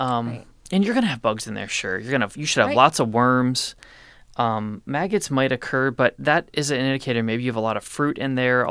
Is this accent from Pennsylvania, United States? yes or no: yes; Pennsylvania, United States; When I first moved to this area, I grew up in Pennsylvania, and we have lots of rhododendrons.